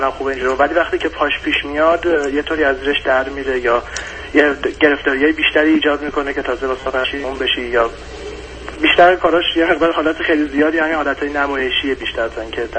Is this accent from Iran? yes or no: yes; Iran; moved away as an adult; 4.5 سالی که من خارج از ایران هستم و همسرم هم تقریبا همین حدود 4 سالی که خارج از ایران، یعنی به محض اینکه ازدواج کردیم اومدیم خارج از ایران.